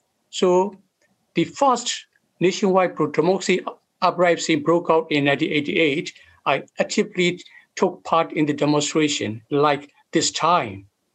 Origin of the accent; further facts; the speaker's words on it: Kayin State, Myanmar; As I was born and raised in Karen State, where there was protracted civil war for many years since independence in 1948.